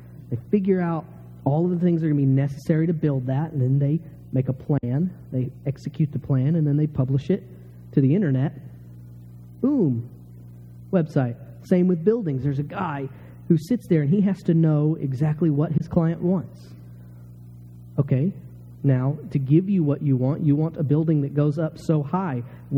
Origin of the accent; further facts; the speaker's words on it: Texas, United States; moved away; I'm from Texas. All this snow and stuff is really starting to get me.